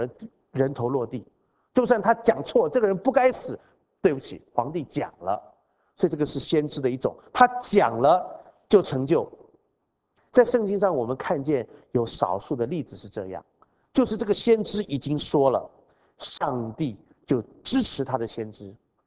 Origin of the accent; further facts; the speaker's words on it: Taiwan; 我们台湾都有那个民间的那种故事啊